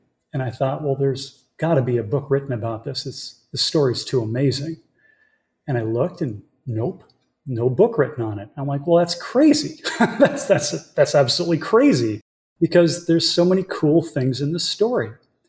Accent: Seattle, Washington, United States; And I grew up in the Seattle area.

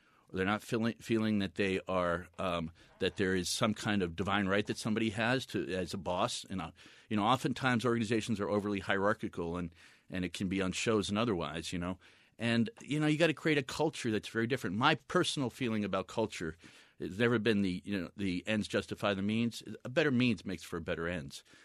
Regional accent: Long Island, New York, United States; you asked earlier about my growing up in Long Island

